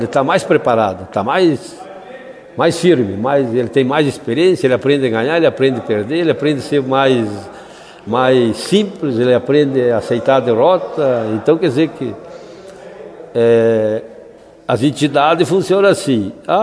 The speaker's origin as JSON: {"language": "Portuguese", "region": "Rio Grande do Sul", "country": "Brazil", "said": "Eu acho que o nosso legado como gaúcho hoje"}